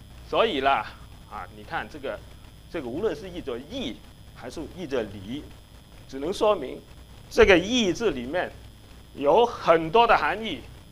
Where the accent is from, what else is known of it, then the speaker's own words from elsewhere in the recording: China; 我们中国人刚才说的那个礼字